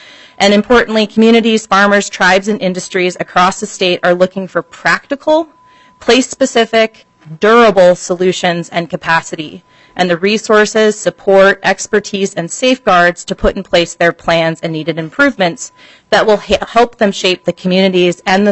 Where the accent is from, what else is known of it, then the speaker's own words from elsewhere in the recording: Minnesota, United States; And as a Minnesotan, I appreciate all of your efforts to sustain and create a thriving Minnesota for myself, my daughter, and all Minnesotans.